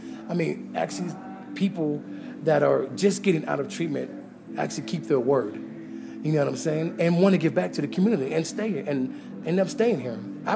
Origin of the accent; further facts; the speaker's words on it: California, United States; Well, like I said, I came from California.